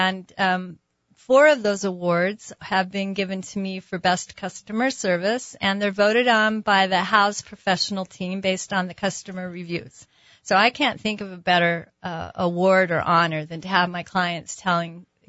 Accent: Albuquerque, New Mexico, United States; I grew up here in Albuquerque.

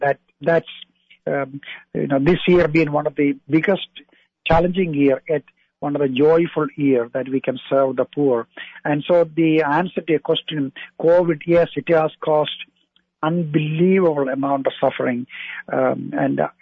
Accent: Niranam, Kerala, India; English is a second language; now in United States; my village name was mentioned, N-I-R-A-N-A-M, Niranam.

